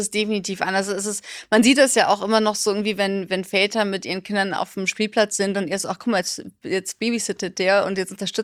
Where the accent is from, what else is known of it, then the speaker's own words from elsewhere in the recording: Munich, Bavaria, Germany; ich komme aus München